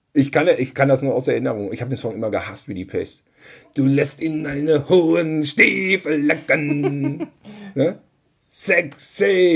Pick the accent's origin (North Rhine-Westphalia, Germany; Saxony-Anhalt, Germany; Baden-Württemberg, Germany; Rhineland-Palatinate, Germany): North Rhine-Westphalia, Germany; Cologne